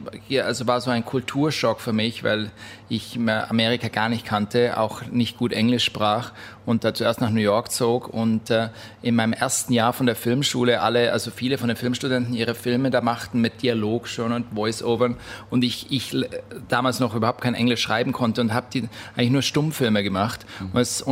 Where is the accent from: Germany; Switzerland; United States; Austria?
Switzerland; Davos, Graubünden; Ja, ich bin dann in der Schweiz aufgewachsen, in Davos